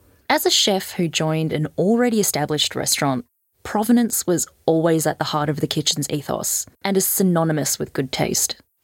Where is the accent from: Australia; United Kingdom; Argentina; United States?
Australia; Even though I grew up in Australia, I didn't encounter Aussie food until I went to school.